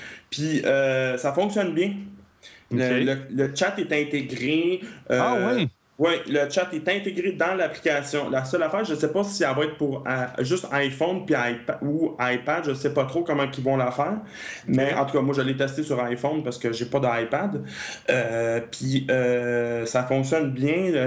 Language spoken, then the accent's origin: French; Quebec, Canada; De toute façon, on est des Québécois, on parle français.